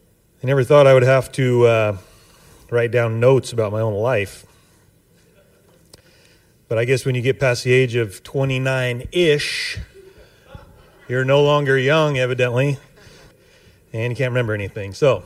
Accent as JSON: {"language": "English", "town": "Seaside", "region": "Oregon", "country": "United States", "tie": "born or raised there", "also_born_or_lived": "Astoria", "said": "I was born in Astoria, and so I'm a real local yokel, you might say. I grew up down in the Seaside Gearhart area"}